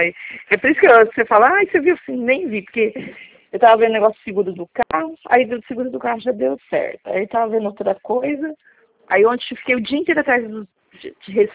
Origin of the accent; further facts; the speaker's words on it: Santa Cruz das Palmeiras, São Paulo, Brazil; now in Araras, Brazil; eu sou de Santa Cruz das Palmeiras, mas eu estou em Araras porque eu trabalho em Araras.